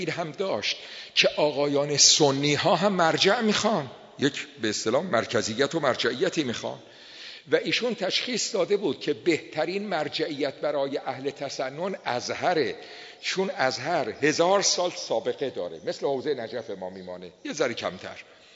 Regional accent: Tehran, Tehran Province, Iran; also born or lived in Qom; ما متولد قمیم، پدر ما مهاجرت کردن به تهران رفتن، ما هم خدمت ایشون بودیم دیگه، طبعا 10 سالمون بود. ما تیکه ای از مختصر دبستان و دبیرستان رو تهران رفتیم و یه برهه دانشگاه آمدیم به قم. سال 47 من آمدم قم،

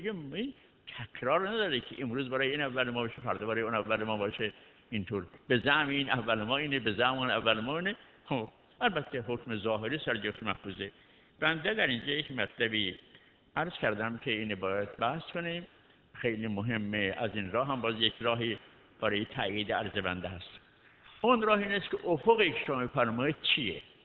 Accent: Iran; در کویت ماه را میبینن میگن به ما مربوط است، ما اهل ایران هستیم، کویت یک کشور دیگه است.

